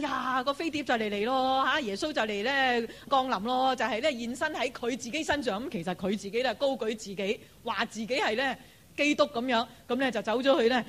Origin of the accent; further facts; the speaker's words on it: China; 我们中国人不会这么错的